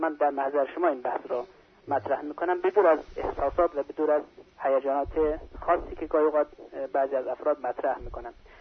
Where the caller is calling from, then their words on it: Mashhad, Razavi Khorasan, Iran; بله ما از مشهد هستم.